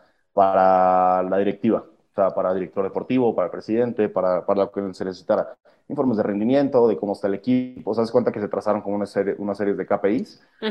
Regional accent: Tabasco, Mexico; yo soy del sur, yo soy de Tabasco, por ejemplo, es un lugar súper verde, súper natural

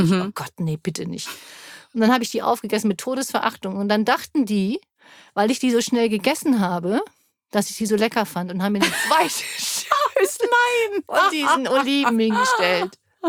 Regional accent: Germany; Ich bin ja Deutsche und die kennt sich halt nicht so aus, was so üblich ist.

